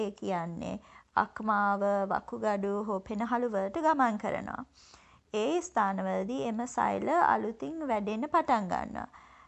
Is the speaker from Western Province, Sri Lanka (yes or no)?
yes; Colombo, Western Province, Sri Lanka; moved away as an adult; also born or lived in Australia; මම ඉපදුනේ ඕස්ට්‍රේලියාවේ. ප්‍රාථමික අධ්‍යාපනය ශ්‍රී ලංකාවේ කොළඹ සෙන්ට් රිචඩ්ස් කන්වෙන්ට් වල. ඉන් පසු මම කොළඹ ස්ටැෆර්ඩ් ඉන්ටර්නැෂනල් ස්කූල් එකේ තමයි ලන්ඩන් ඕලෙවල් සහ ඒලෙවල් කරේ.